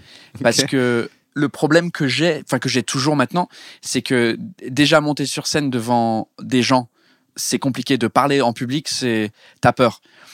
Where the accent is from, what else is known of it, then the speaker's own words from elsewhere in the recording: England, United Kingdom; French is a second language; je suis anglais, et puis vous les Français vous faites des trucs bizarres.